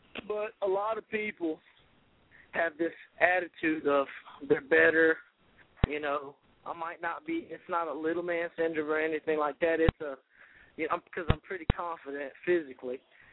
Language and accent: English; the South, United States; I'm from the South, obviously. I'm proud to be from the South.